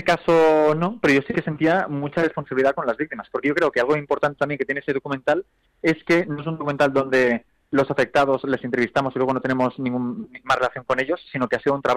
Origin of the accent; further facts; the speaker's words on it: El Masnou, Catalonia, Spain; yo lo conocí como gerente del cine de mi pueblo, del Masnou, que está cerca de Barcelona